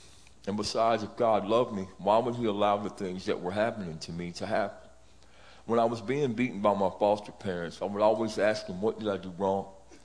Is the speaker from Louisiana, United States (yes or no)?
yes; Monroe, Louisiana, United States; I'm 51 years old. I'm from Monroe, Louisiana. I'm the youngest of four.